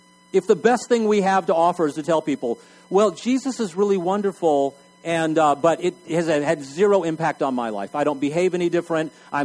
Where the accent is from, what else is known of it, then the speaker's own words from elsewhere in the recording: Ireland; I can say that because I'm Irish